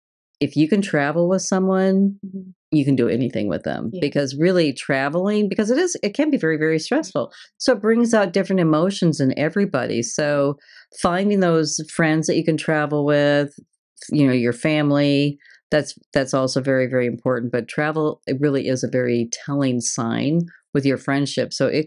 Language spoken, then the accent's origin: English; Midwest, United States; And I grew up in the Midwest. I thought I was hardy folk, and I guess I was